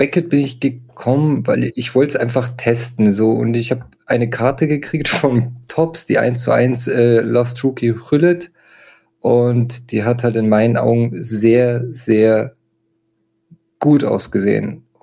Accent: Bavaria, Germany; Das ist bei uns in Bayern ist das so ein bisschen anders

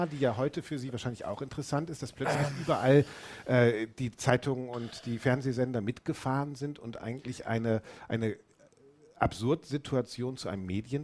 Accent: Bremen, Germany; Ich bin in Huckelriede zur Schule gegangen

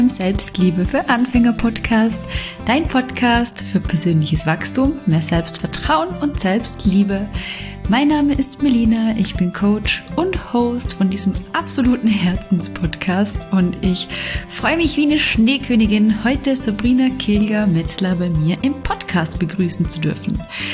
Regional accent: Vorarlberg, Austria; accent: Vorarlberg dialect; wir sind beide Vorarlbergerinnen. Also bitte entschuldigt, falls wir hin und wieder in unseren Dialekt abrutschen, aber wir geben unser Bestes, Hochdeutsch zu sprechen für euch.

